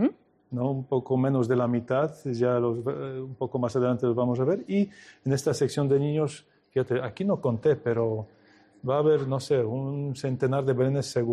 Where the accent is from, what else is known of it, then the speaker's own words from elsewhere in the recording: Poland; Spanish is a second language; siempre mi mirada va hacia los belenes de mi tierra, ¿no? De Polonia.